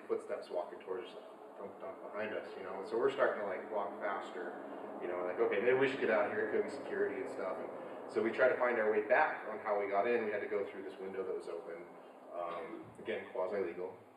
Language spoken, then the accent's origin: English; Salt Lake City, Utah, United States; I am originally from Salt Lake. I went to high school, junior high up there